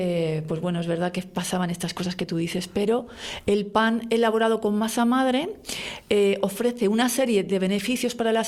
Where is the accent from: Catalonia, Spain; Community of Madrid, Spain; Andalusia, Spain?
Community of Madrid, Spain; Madrid; Y donde yo nací también. Porque yo soy de Madrid